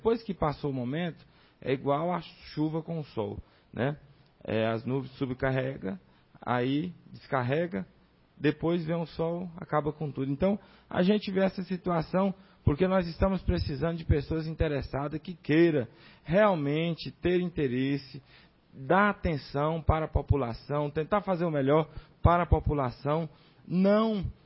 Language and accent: Portuguese; Urucuia, Minas Gerais, Brazil; born there; eu nasci ali no Urucuia, meu pai mora lá até hoje, certo?